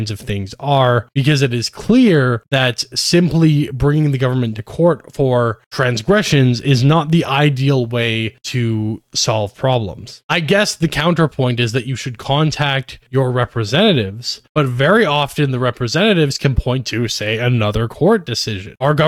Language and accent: English; Canada; As a Canadian